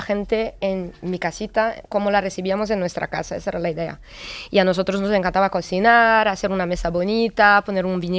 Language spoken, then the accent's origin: Spanish; Paris, Île-de-France, France; born there; first language French; Spanish is a second language; Francés. Yo nací en París y...